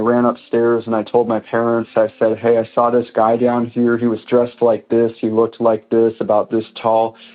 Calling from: Ontario, Canada; I'm calling from Ontario, Canada.

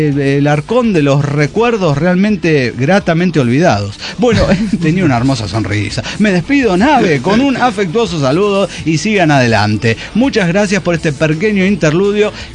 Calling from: Mar del Plata, Buenos Aires Province, Argentina; de Mar del Plata, Argentina.

